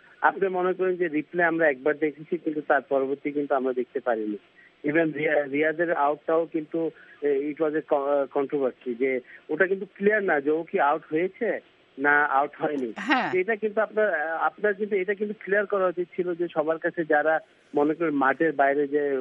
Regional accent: Bangladesh; আমি বাংলাদেশি

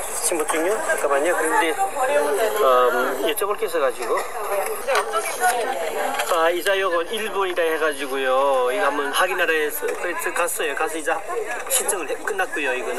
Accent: North Korea; 제가 북한에서 왔거든요.

